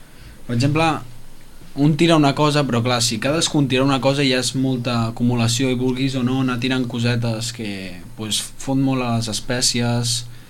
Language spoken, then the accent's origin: Catalan; Mataró, Catalonia, Spain; jo et puc dir que jo vinc de Mataró, que està per allà també